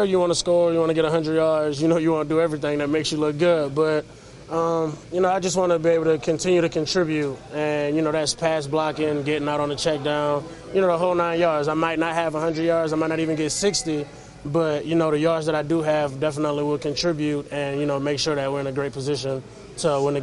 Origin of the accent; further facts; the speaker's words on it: Louisiana, United States; They know I was from Louisiana and that I was at a trader school, as people in Louisiana would say.